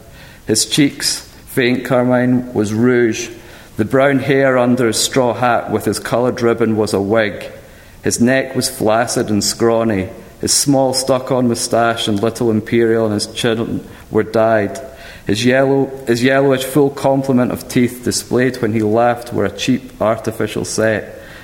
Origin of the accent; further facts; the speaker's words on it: Scotland, United Kingdom; now in United States; As somebody's already noticed, I'm not from these parts. Yes, I'm Scottish